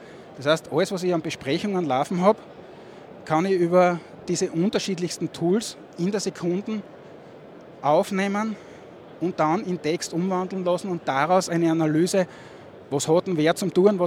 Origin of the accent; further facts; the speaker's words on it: Styria, Austria; accent: Murtal dialect; sogar in meinem Murtaler Dialekt.